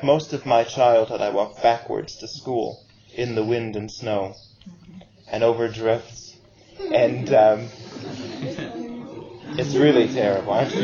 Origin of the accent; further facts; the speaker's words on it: Buffalo, New York, United States; born there; I was born in Buffalo, New York, which is a terrible place to be born, really.